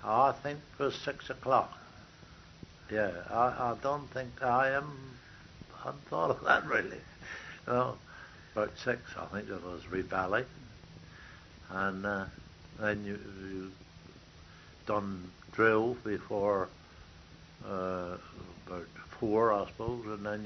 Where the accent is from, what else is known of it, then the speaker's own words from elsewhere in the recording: Stoke Gabriel, South West England, United Kingdom; born there; we was country. I was born in Stoke Gabriel, you see. Proper country chap